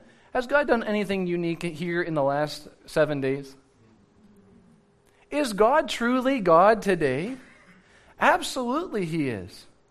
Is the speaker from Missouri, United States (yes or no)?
no; Cleveland, Ohio, United States; I grew up in Cleveland, Ohio, just on the other side of the lake, so I call it Southern Ontario, all right?